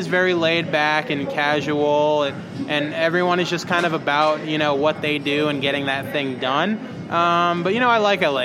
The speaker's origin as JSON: {"language": "English", "town": "Chicago", "region": "Illinois", "country": "United States", "tie": "born or raised there", "also_born_or_lived": "New York", "said": "I was born in New York, little bit raised on the East Coast for 8 years, and then was really raised in Chicago."}